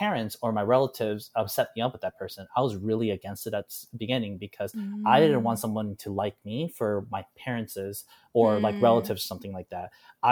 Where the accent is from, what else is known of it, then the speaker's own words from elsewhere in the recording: United States; growing up in America predominantly, that's an ideal that I couldn't get over.